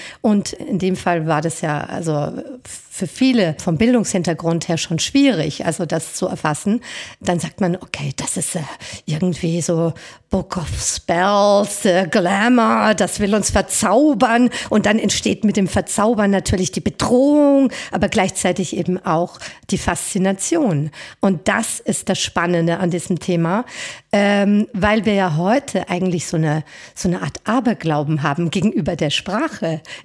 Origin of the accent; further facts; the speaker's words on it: Germany; Und das war für mich als Deutsche damals also eigentlich unvorstellbar.